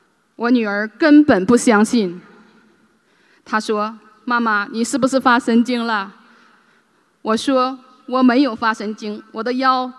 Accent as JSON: {"language": "Chinese", "town": "Paris", "region": "Île-de-France", "country": "France", "said": "我来自法国巴黎，今年50岁了。"}